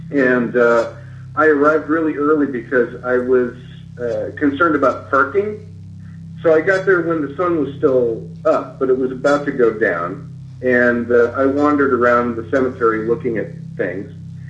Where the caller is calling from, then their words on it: Los Angeles, California, United States; I'm in Los Angeles.